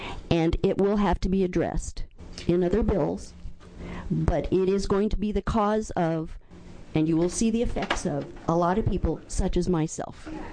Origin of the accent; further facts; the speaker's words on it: Forest Grove, Oregon, United States; Mm. I am from Forest Grove, Oregon.